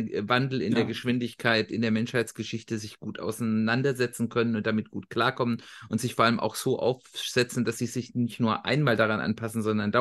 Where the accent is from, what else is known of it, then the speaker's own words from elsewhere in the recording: Hesse, Germany; Und ich komme aus dem Umland von Frankfurt. Ich habe lange in Frankfurt gelebt und jetzt seit schon über 10 Jahren sind wir jetzt in den Speckgürtel, wie man ja so schön sagt, gezogen, in die schöne Wetterau